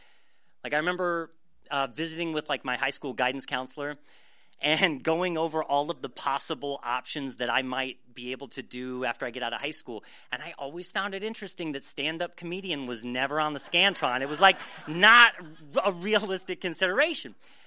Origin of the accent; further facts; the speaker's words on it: Midwest, United States; So I grew up in the Midwest, born to a Midwest, born to a blue collar family, and man, I stuck out.